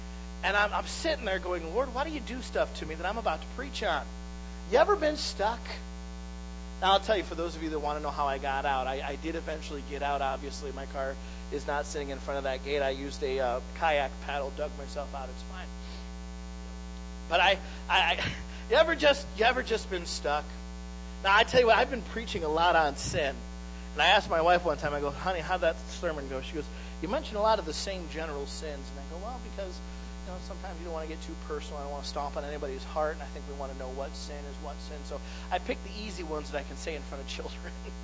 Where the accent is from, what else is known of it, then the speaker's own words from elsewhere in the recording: Michigan, United States; now I grew up driving in Michigan weather. I grew up driving down in Kentucky through the hills.